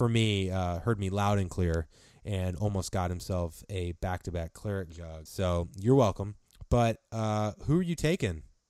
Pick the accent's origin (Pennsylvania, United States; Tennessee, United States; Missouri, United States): Missouri, United States; St. Louis; Okay. Well, speaking of St. Louis. Since it's my hometown, born and raised